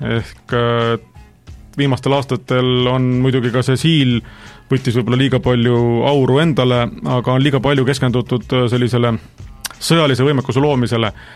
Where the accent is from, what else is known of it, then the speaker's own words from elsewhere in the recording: Jõgeva County, Estonia; pärit olen ma Jõgevamaalt lõpetanud või käinud koolis ja lõpetanud ka Oskar Lutsu nimelise Palamuse gümnaasiumi